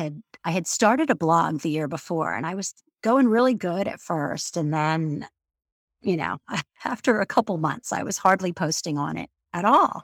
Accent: Florida, United States; also born or lived in New York City / Washington, D.C.; I grew up in Florida, and after I graduated college, I lived in New York City for about 7.5 years.

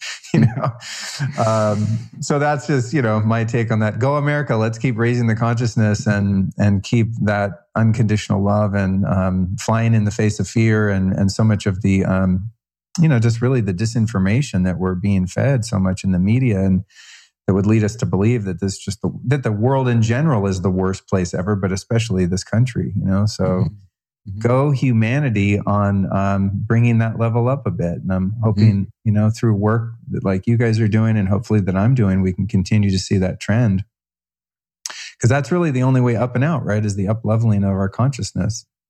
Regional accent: United States; And I think that's encouraging, not because I'm an American.

